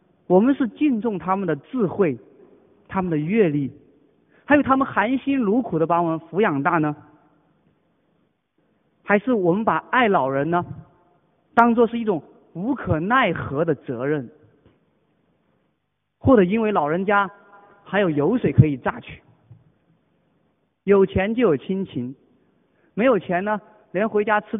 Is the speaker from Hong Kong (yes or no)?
yes; Hong Kong; 我们香港人这么忙，这么累